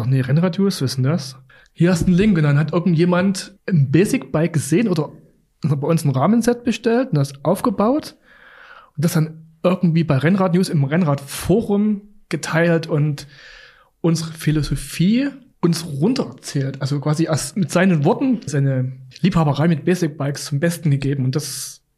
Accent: Chemnitz, Saxony, Germany; Ich komme aus Chemnitz, aus dem Erzgebirge. Und wenn ich da bin, muss ich Fahrrad fahren.

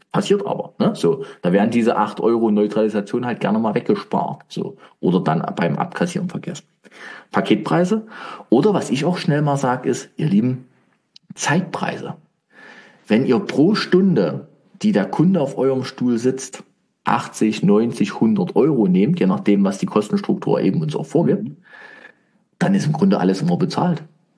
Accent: Weinböhla, Saxony, Germany; aber ich bin ja ursprünglich auch aus Dresden oder halt Weinböhler. Ne? Bin ich ja da, das ist ja meine Heimat.

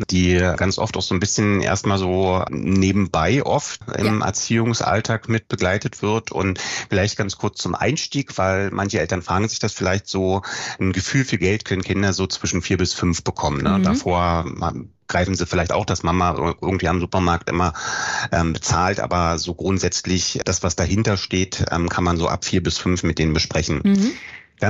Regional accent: Berlin, Germany; Also ich komme ja aus Berlin

